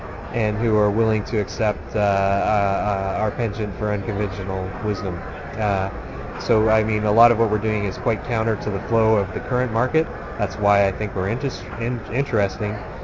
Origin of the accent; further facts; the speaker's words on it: Canada; But the advantages about being Canadian are we have this weird ability, pathological ability, to focus and get stuff done